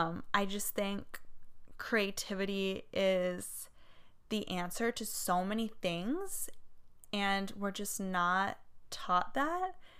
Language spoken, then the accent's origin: English; California, United States; I'm born and raised in California, obviously, but I love like the laid back, beachy, very like honest vibe that California has.